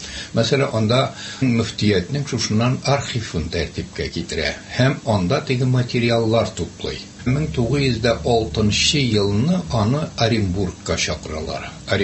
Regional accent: Kishevshat, Tatarstan, Russia; Чөнки минем туган авылым хәзерге вакытта Зәй районына керә. Әйне заманда Сарманга да, һәм менә шушы паспортта туган районы Әлмәт дип язылган. Чөнки безнең авыл Әлмәткә дә кереп алган. Кишевшат авылы

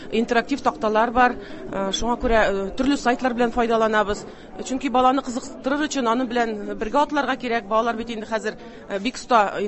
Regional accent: Siberia, Russia; Мин Сибирдә туып үстем, ие. Казанда татар теле бүлегендә укыдым инде.

